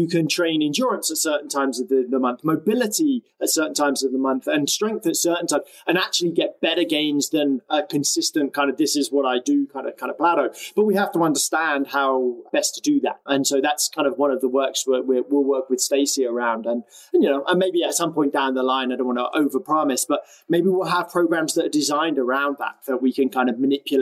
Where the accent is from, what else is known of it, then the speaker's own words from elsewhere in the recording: South of England, United Kingdom; accent: southern English; not in Texas, my accent's not from there, but like from in the south of England